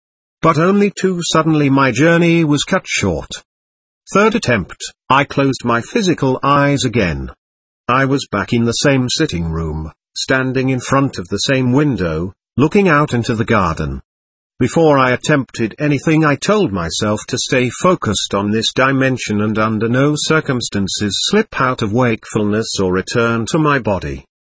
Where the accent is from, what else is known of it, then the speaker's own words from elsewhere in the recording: Settrop, Germany; the open countryside near my hometown in Germany, a small village called Settrop.